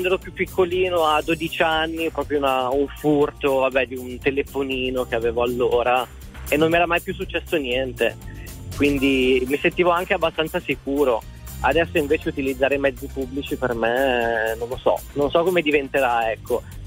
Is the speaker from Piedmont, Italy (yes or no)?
no; Milan, Lombardy, Italy; Sono di Milano.